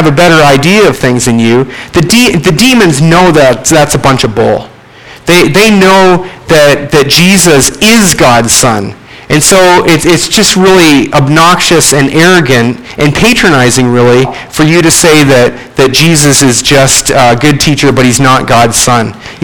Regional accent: Canada; accent: Canadian; I'm running into my Canadian accent here.

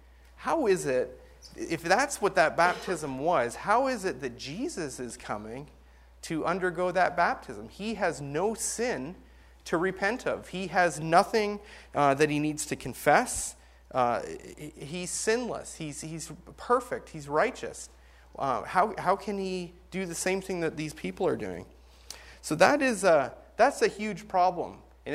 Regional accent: Binbrook, Ontario, Canada; But back when I was growing up in Binbrook, Ontario, it was a hick town. It was backwoods, and it was fine.

